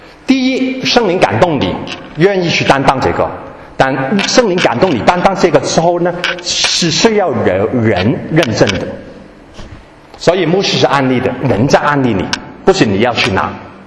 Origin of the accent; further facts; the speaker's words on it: China; 中国人呢就要劝三次才做的，四次三次，那不是不好啊，但是我们中国人文化而已。